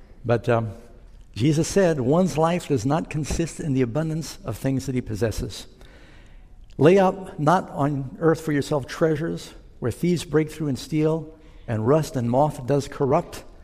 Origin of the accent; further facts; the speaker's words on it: New York, United States; also born or lived in Los Angeles; So I was born in LA, but Mom moved to New York City, and I grew up mostly in Manhattan.